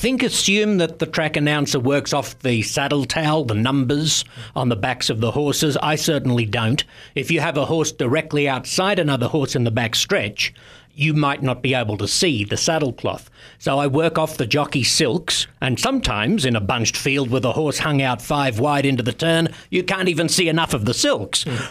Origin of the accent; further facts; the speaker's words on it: Australia; Oh, I'm an Aussie, mate.